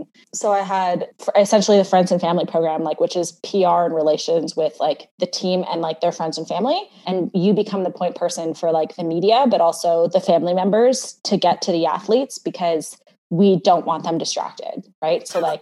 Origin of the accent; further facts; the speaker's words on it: Canada; So I'm Canadian.